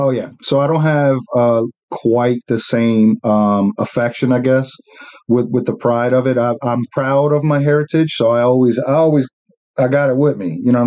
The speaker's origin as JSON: {"language": "English", "region": "New Jersey", "country": "United States", "tie": "born or raised there", "said": "growing up in Jersey, you know, I was, you know, with the Puerto Ricans and the black people there"}